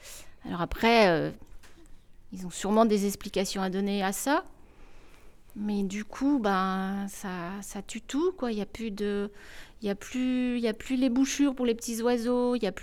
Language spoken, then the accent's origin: French; Saint-Hilaire-en-Lignières, Centre-Val de Loire, France; also born or lived in Saint-Amand; Je suis née ici, donc à Saint-Amand, et j'ai grandi dans la campagne de Saint-Hilaire-en-Linière jusqu'à mes 57 ans.